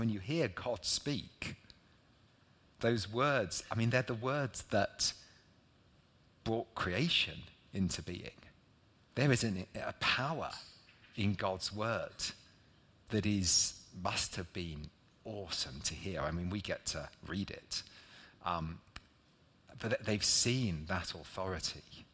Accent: East of England, United Kingdom; I'm from Norfolk, so it's basically like, it's not entirely flat, it's not Lincolnshire.

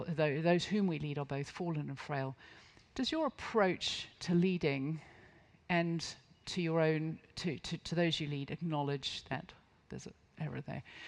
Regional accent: North East England, United Kingdom; I'm from the Northeast. This is close to our hearts.

